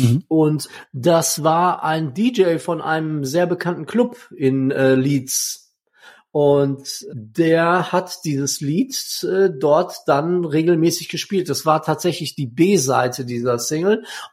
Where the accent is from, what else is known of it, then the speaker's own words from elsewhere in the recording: Gelsenkirchen, North Rhine-Westphalia, Germany; ich komme aus Gelsenkirchen, da nennt man sowas Prostitution